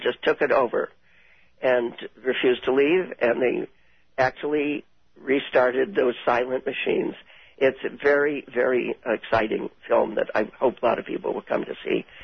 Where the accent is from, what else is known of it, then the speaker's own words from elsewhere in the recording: Chicago, Illinois, United States; Yeah, well, I must admit, I was born and raised on the North Side.